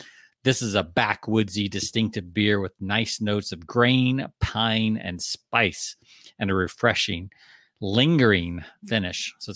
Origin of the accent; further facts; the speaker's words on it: Georgia, United States; growing up in Georgia with all the pine trees, like in the spring.